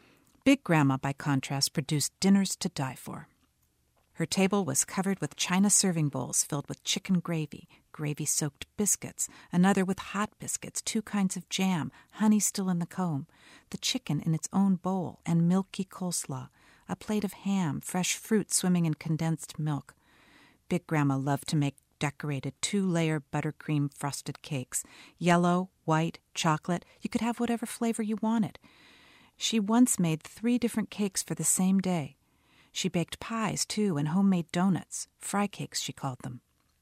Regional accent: Michigan, United States; I'm from Michigan.

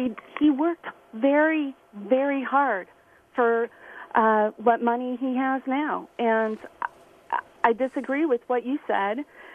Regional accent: Detroit, Michigan, United States; I need to say that I'm also originally from Michigan, from Detroit

